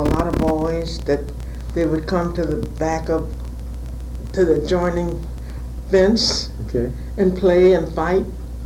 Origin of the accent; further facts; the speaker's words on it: Savannah, Georgia, United States; born there; I was born in Savannah.